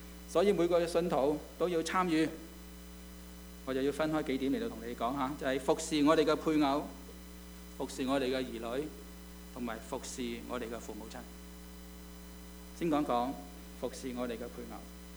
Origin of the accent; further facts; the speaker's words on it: China; 因为我们中国人都是，我自己都是这样